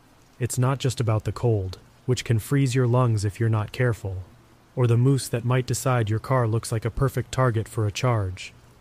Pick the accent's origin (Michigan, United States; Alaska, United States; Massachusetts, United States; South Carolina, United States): Alaska, United States; Anchorage; Anchorage, my hometown, is the perfect example.